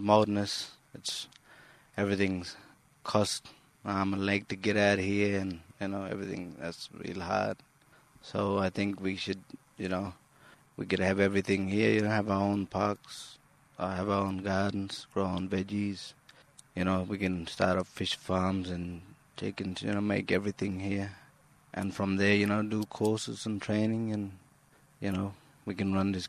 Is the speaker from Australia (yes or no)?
yes; Fitzroy Crossing, Western Australia, Australia; I'm from Fitzroy, Western Australia, Noganbar, really.